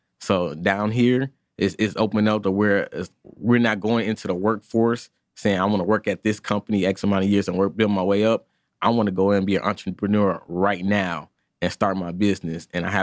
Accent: Chicago, Illinois, United States; now in Atlanta, United States; you know, I'm from the Chicago area, so I do a lot of Chicago sports.

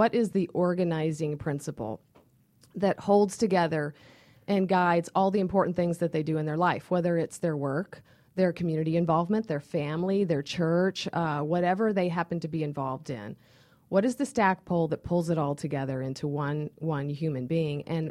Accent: Missouri, United States; And I told you I grew up in Missouri, right?

